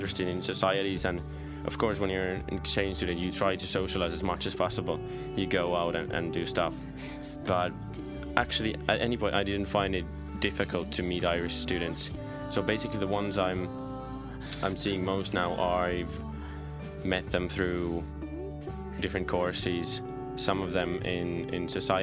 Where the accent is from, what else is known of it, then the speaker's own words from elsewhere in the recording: Turku, Southwest Finland, Finland; English is a second language; I come from southern Finland, from a city called Turku. The Swedish name is Åbo, so that's where I study. Originally, I'm from a small town, which is about 30 kilometers from Turku, but I've been living in Turku now for 2 years, studying there in the University of Turku.